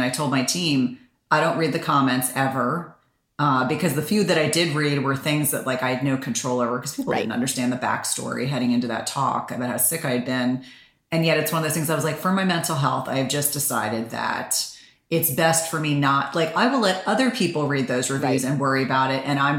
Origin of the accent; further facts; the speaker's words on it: Columbia, South Carolina, United States; born there; I was born in South Carolina. I still have family in South Carolina. I feel drawn to South Carolina.